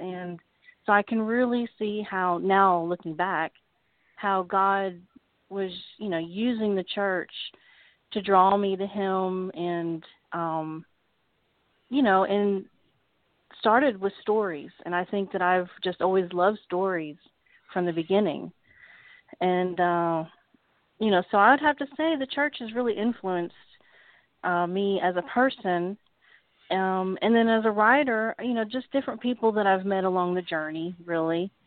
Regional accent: United States; it's kind of strange being, you know, growing up in America and not really having a Bible, you know, until you're a teenager.

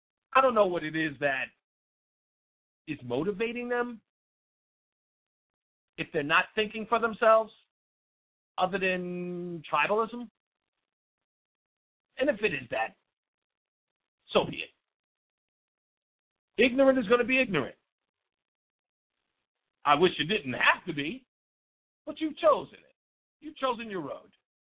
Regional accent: New York City, New York, United States; I am a black man. I am from the hood. I'm from Hollis, Queens. I lived in a single-parent household.

